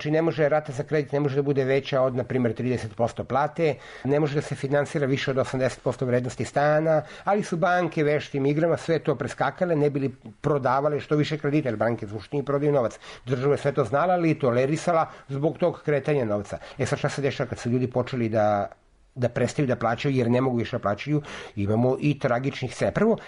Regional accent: Serbia; mi kao Srbi

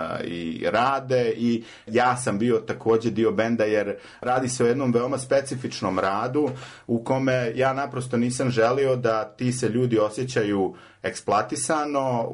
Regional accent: Osječani, Republika Srpska, Bosnia & Herzegovina; ja sam išao u jedno selo pored Oboja gdje sam odrastao, u Osječane

